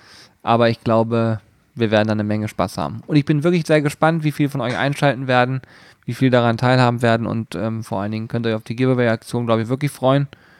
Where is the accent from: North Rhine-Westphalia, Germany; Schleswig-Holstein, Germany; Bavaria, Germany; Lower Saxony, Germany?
Lower Saxony, Germany; Hanover; ich komme auch aus Hannover